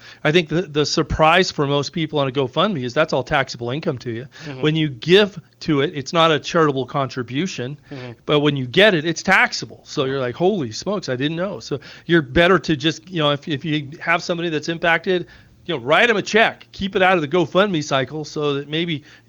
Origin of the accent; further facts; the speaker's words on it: Las Vegas, Nevada, United States; Well, I'll go back to my roots, Greg. So growing up in Las Vegas